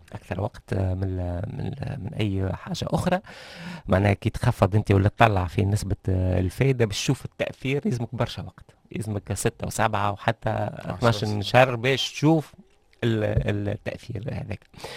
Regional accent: Tunisia; احنا برشا عندنا في تونس ركزوا على القانون المالي، وكانه ما ثم قانون في تونس كان قانون مالي

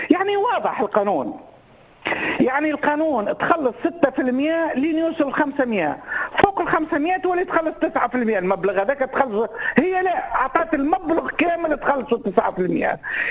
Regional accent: Tunisia

